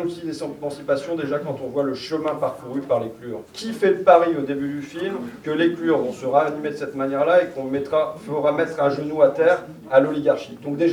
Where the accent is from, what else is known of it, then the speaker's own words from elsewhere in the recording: Hauts-de-France, France; Moi, je la souhaite, je suis Picard.